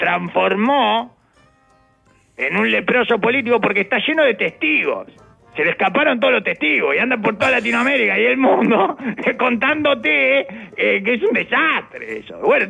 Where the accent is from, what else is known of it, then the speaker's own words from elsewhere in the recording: Venezuela; Lógico, yo soy venezolano.